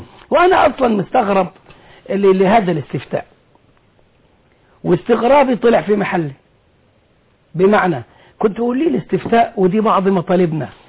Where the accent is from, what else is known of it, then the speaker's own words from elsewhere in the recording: Egypt; احنا كلنا مصريين